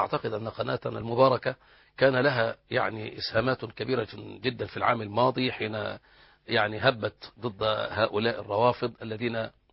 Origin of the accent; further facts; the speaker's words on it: Egypt; الناس عندها فطره ومحبين عندنا في مصر يعني